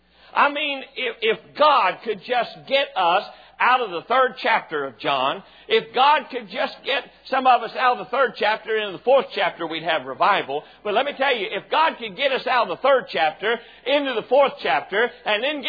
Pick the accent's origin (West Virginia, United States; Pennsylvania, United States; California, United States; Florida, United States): West Virginia, United States; I grew up down on Campbell's Creek in West Virginia. And my grandfather had a well outside his house.